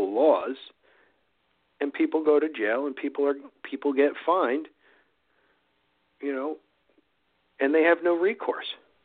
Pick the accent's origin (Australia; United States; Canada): United States; New Jersey; I'm from New Jersey. We identify with that.